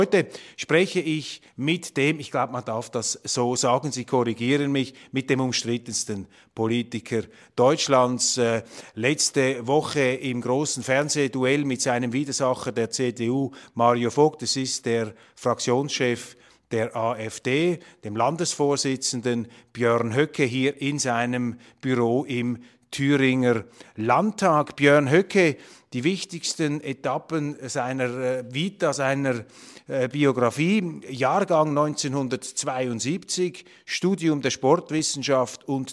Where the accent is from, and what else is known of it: Switzerland